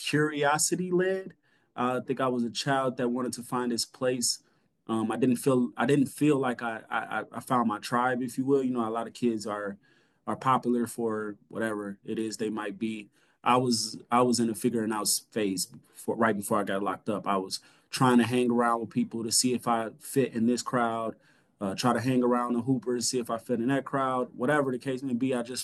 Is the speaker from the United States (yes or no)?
yes; Rockford, Illinois, United States; I grew up on the west side of Rockford, Illinois.